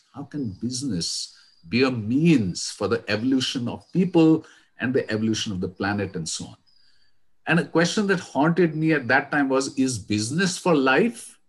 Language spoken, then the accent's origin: English; Srinagar, Jammu and Kashmir, India; as a young boy growing up in Kashmir, in Srinagar.